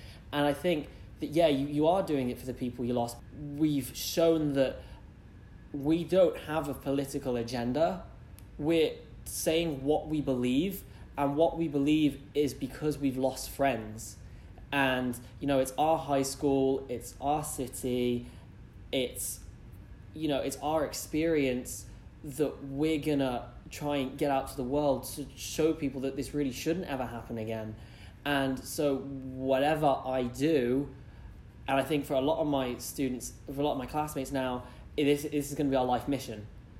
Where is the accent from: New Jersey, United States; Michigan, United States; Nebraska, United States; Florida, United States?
Florida, United States; but then other times we just say, oh, we're from South Florida, because you know, you don't want to bring it up